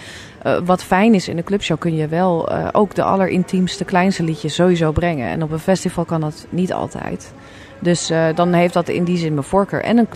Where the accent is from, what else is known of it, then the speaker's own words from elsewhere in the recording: Amsterdam, North Holland, Netherlands; omdat ik uit Amsterdam kom.